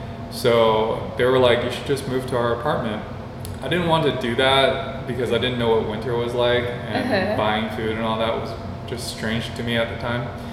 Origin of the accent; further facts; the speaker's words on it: China; And I grew up in China, I was born there, and the buildings all look very similar.